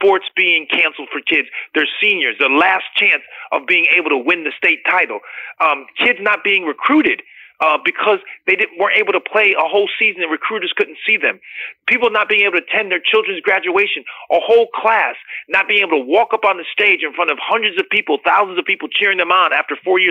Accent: United States; So as a physician, as an American, as a lover of human life

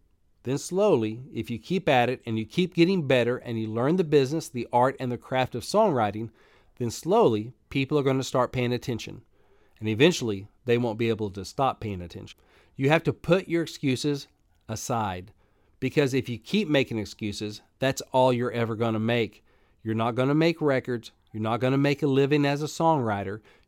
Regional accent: Arkansas, United States; I grew up in Arkansas. I didn't grow up in Tennessee. I didn't know anyone in Nashville.

